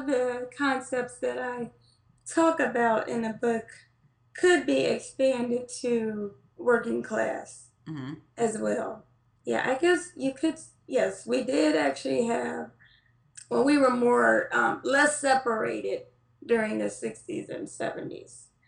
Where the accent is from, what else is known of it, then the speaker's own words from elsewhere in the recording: Cleveland, Ohio, United States; Because I actually, growing up in Cleveland, our neighborhood pharmacy and our neighborhood pharmacist was African American.